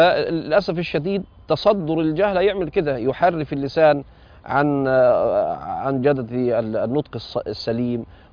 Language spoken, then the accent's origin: Arabic; Egypt; احنا عندنا في مصر